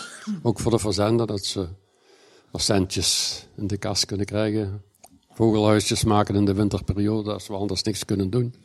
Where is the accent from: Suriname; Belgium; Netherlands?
Belgium; Peer, Flanders